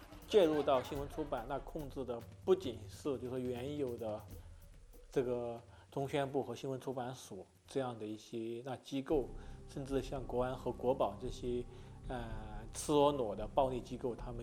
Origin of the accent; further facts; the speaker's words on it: Sichuan, China; 他们会甚至从那个北京飞到我的老家那个四川